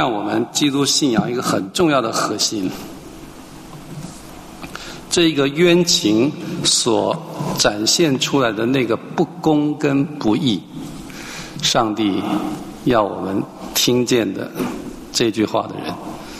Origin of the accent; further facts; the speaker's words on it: Hualien, Hualien County, Taiwan; 我来自台湾花莲，花莲就是有一个佛教的重地叫做慈济功德会，